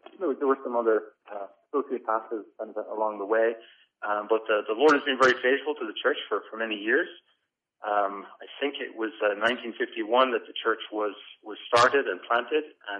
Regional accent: Ireland; I don't know if it's because he's English that he's getting all the sessions and I'm one, being Irish.

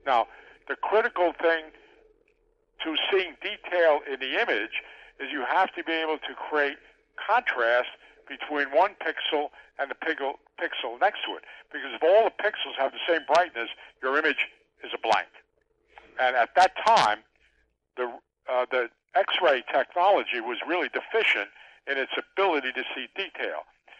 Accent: Forest Hills, New York, United States; Well, I grew up on Long Island, Chris.

